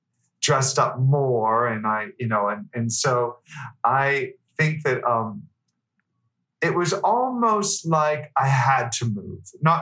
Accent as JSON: {"language": "English", "town": "Swissvale", "region": "Pennsylvania", "country": "United States", "tie": "born or raised there", "said": "Okay, I grew up in a little town called Swissvale, and it's outside of Pittsburgh, Pennsylvania. It's a little steel mill town."}